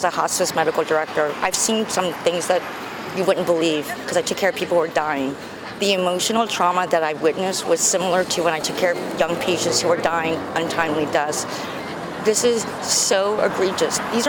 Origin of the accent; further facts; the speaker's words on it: New Orleans, Louisiana, United States; also born or lived in New York City; I moved back to New Orleans after being away for 30 years. I grew up here. I moved here from New York City